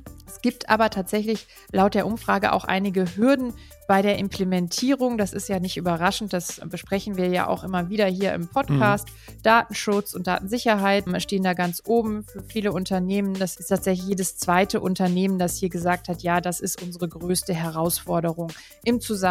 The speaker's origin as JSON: {"language": "German", "region": "North Rhine-Westphalia", "country": "Germany", "tie": "born or raised there", "said": "Ich persönlich komme ja aus einer Strukturwandelregion. Ich bin ja ein Kind des Ruhrgebiets"}